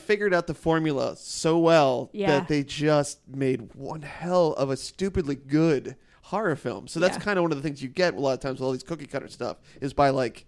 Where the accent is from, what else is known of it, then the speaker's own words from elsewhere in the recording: Wilmington, Delaware, United States; So we grew up around Wilmington where there was plenty of like, you know, video stores that we could walk in.